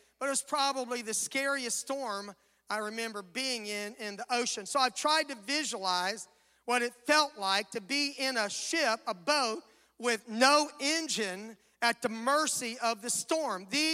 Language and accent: English; Florida, United States; Some of you know that I was raised in South Florida